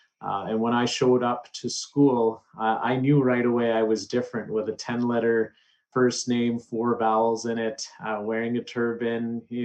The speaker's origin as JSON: {"language": "English", "region": "Alberta", "country": "Canada", "tie": "born or raised there", "said": "growing up in Southern Alberta"}